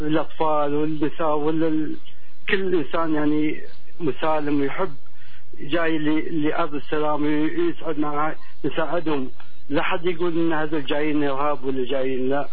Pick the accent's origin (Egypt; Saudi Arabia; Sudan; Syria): Syria; now in Montreal, Canada; اي من جيت ارتط من سوريا للسودان نيويورك مونتريال